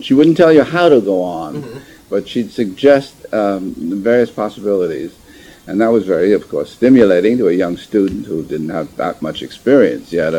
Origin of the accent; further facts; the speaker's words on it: Brooklyn, New York, United States; I mean, I was a kid from Brooklyn.